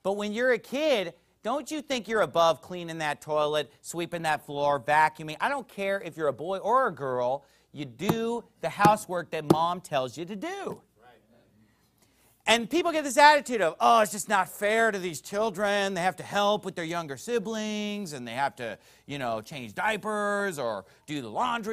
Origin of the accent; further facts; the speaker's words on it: Sacramento, California, United States; also born or lived in Indiana; Because when I was in California, I'd never seen anything like that. Growing up in Sacramento, California, and even just the few years that I lived in Indiana when I was in college, I'd never seen anything like it